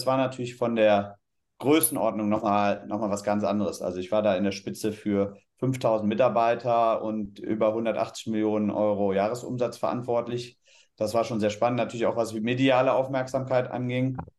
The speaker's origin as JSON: {"language": "German", "town": "Cologne", "region": "North Rhine-Westphalia", "country": "Germany", "tie": "born there", "said": "gebürtiger Kölner, habe von der studischen Ausbildung BWL studiert"}